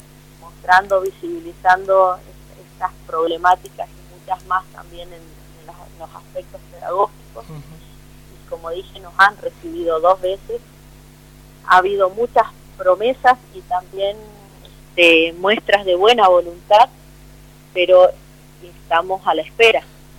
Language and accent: Spanish; Lavalle, Mendoza, Argentina; es muy importante para nosotros, como en primer lugar, como lavallinos, como mendocinos y como argentinos.